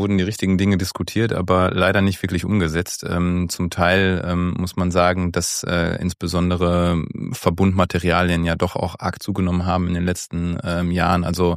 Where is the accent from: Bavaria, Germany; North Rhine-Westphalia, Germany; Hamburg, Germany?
North Rhine-Westphalia, Germany; bei uns im Ruhrgebiet